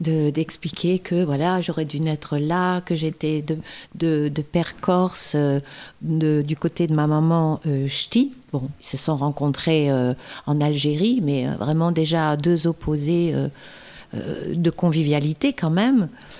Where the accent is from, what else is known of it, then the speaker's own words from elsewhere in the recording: Kinshasa, DR Congo; moved away; j'ai quitté Kinshasa, j'étais, comme on dit en Lingala, moana moisi, une jeune fille. Et aujourd'hui, si j'y retourne, je serai donc une mama.